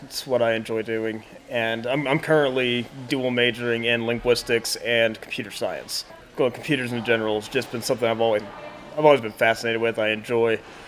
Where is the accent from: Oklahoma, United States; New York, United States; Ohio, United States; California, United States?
Oklahoma, United States; Oklahoma City; And then I'm actually from Oklahoma City, so I moved back to Oklahoma City afterwards.